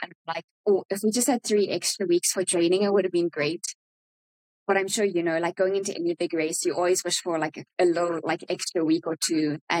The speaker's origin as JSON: {"language": "English", "country": "South Africa"}